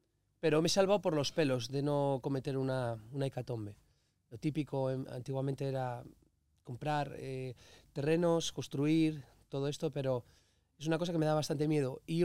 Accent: Cantabria, Spain; productos de Cantabria, que mi tierra se come muy bien.

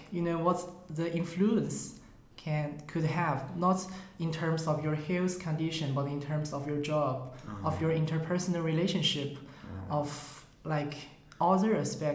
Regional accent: Sichuan, China; moved away as an adult; also born or lived in Beijing; now in Tartu, Estonia; a master's student here in Tartu, University of Tartu. And I was from China, Sichuan province, and I grew up there for 18 years. Then I came to Beijing to study philosophy for 4 years. And after that, I came to here, Estonia.

